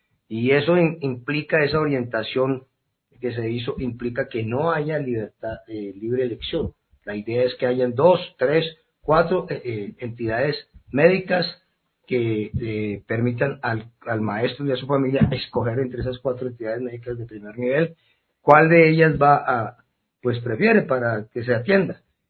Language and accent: Spanish; Pasto, Nariño, Colombia; como buen pastuso